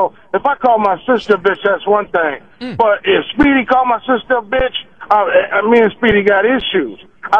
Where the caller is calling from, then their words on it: California, United States; Hey, I'm calling from California.